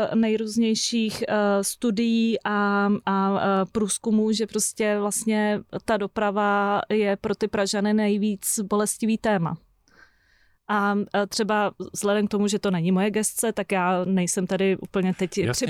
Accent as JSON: {"language": "Czech", "region": "Prague", "country": "Czechia", "tie": "born or raised there", "said": "Tak já jsem rodilá Pražečka a Praha je prostě moje město, pro který dejchám a miluju ho. Já jsem si vyzkoušela bydlet v Londýně"}